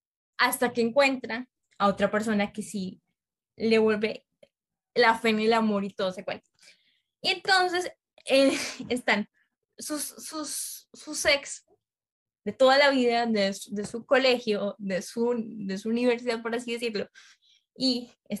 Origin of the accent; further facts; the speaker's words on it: Caldas, Colombia; soy de Colombia, soy de Risaralda, Caldas, que es un departamento, que Caldas es un departamento naturalmente cafetero. O sea, yo salgo literal a la ventana de mi casa y veo el cafetal verde.